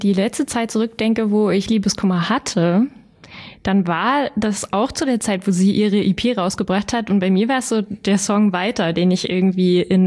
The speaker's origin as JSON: {"language": "German", "town": "Kirschau", "region": "Saxony", "country": "Germany", "said": "Komm aus der Oberlausitz."}